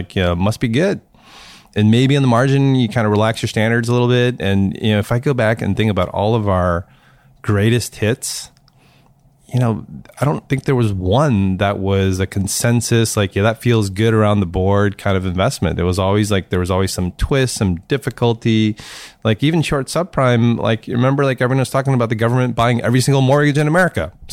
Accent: St. Louis, Missouri, United States; I grew up in St. Louis, and people are super nice and super friendly.

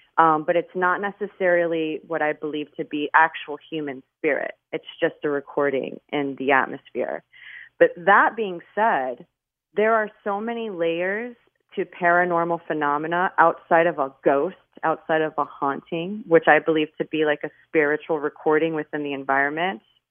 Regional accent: Miami, Florida, United States; you know, I'm born and raised in Miami

